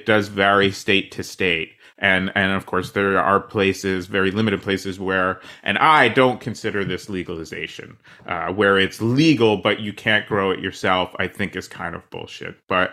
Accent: New Jersey, United States; I grew up in New Jersey.

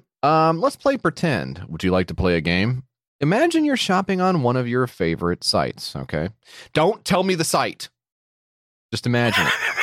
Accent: United States; accent: American; Yeah, I'm

